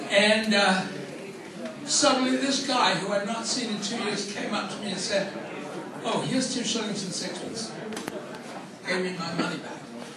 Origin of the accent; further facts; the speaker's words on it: Yorkshire and the Humber, United Kingdom; many years ago, when I lived in England in the mid-50s, I knew a local banjo player in a jazz band in my hometown in Yorkshire, where they all talk a bit funny.